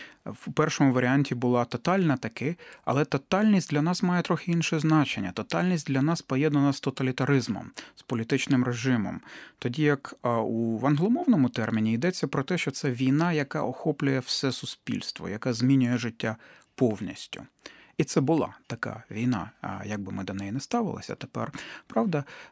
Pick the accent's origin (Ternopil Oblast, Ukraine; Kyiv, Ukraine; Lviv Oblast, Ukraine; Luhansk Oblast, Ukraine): Kyiv, Ukraine; Звичайно, одна з причин є те, що я сам киянин. І я люблю це місто.